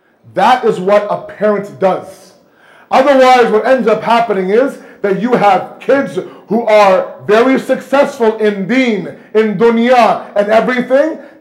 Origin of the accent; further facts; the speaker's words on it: Toronto, Ontario, Canada; I remember growing up in Toronto